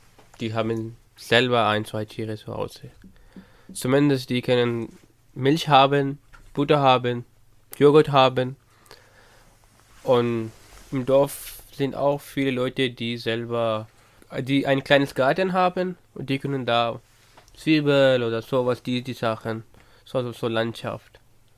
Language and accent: German; Pakistan; German is a second language; Bei uns in Pakistan gibt's verschiedene Wetter.